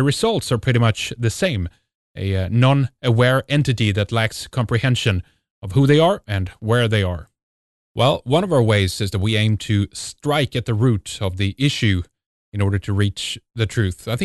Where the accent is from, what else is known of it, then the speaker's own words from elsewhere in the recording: Sweden; I'm from Sweden.